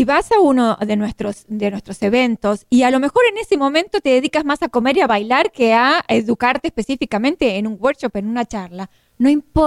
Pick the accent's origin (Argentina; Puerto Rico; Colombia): Argentina; Porque yo soy argentina, tú eres mexicano, pero acá somos